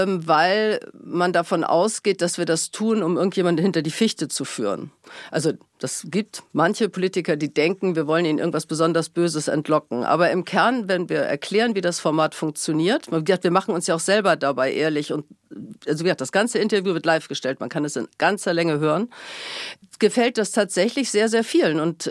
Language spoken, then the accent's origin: German; Hamburg, Germany; ich komme aus Hamburg, deswegen sage ich jetzt, bannig genervt